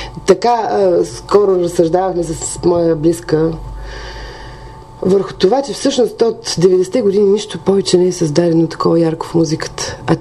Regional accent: Burgas, Burgas Province, Bulgaria; Разбира се, аз за това имам такава потребност от тази сцена и тази музика тук в Бургас. От Бургас съм

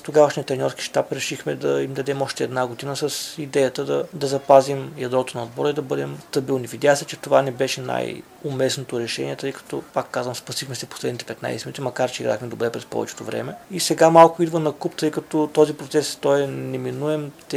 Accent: Varna, Varna Province, Bulgaria; now in Vratsa, Bulgaria; Радва се, че се озовах тук преди 6-7 години вече и се чувствам врачанин, макар някой да има време да ми напомня, че съм от Варна.

